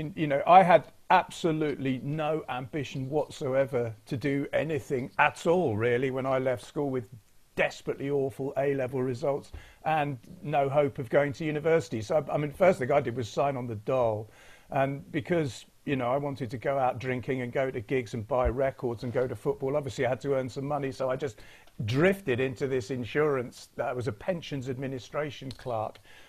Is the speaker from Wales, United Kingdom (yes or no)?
no; Guildford, South East England, United Kingdom; I was from Guildford, which is a white-collar, middle-class, suburban commuter town.